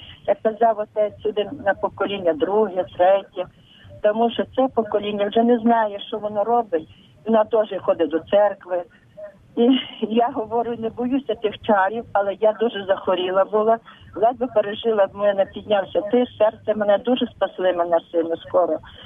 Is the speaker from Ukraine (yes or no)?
yes; Lviv, Lviv Oblast, Ukraine; Отче, я з Львова